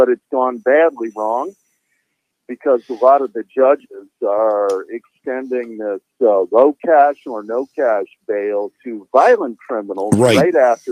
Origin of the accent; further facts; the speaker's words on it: Chicago, Illinois, United States; also born or lived in Seattle; I am a Chicagoan, even though for the last few decades, my wife and I have raised our children out in Seattle, which is kind of in the mix of things with cities that have problems these days. But, yeah, I'm back home now.